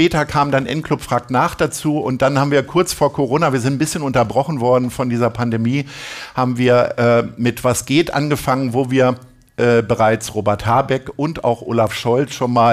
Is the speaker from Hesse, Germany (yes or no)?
no; Hannover, Lower Saxony, Germany; born there; now in Hamburg, Germany; Ich bin jetzt seit 1996 in Hamburg, bin geboren in Hannover. Das heißt, ich bin jetzt schon länger in Hamburg als in Hannover.